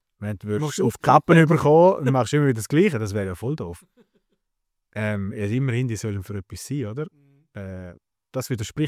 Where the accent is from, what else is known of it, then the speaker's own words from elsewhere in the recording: Switzerland; als Schweizer Mann